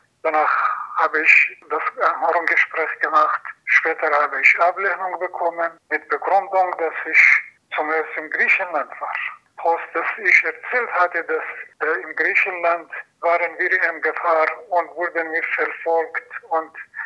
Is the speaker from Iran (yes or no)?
yes; Iran; now in Germany; Ich komme aus dem Iran und seit 23 Jahren bin ich auf der Flucht. Das heißt, dass seit 23 Jahren bin ich aus dem Iran geflohen.